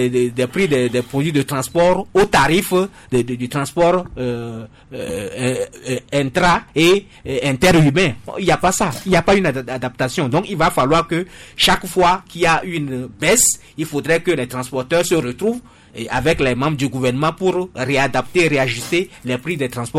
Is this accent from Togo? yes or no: yes; Togo; cela n'a jamais été le cas chez nous au Togo